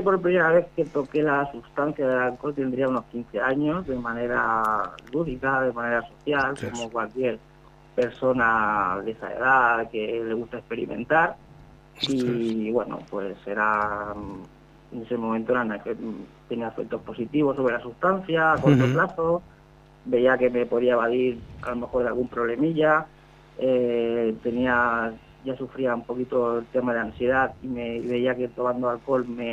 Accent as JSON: {"language": "Spanish", "town": "Sant Boi de Llobregat", "region": "Catalonia", "country": "Spain", "said": "Sí, bueno, soy de San Boi de Llobregat."}